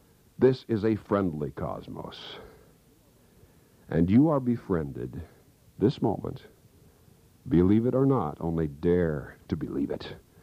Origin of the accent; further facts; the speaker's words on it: Kansas, United States; I can recall in my hometown back in Kansas